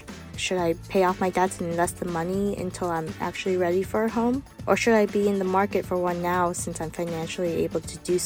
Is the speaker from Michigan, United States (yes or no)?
yes; Detroit, Michigan, United States; I'm from the Metro Detroit area.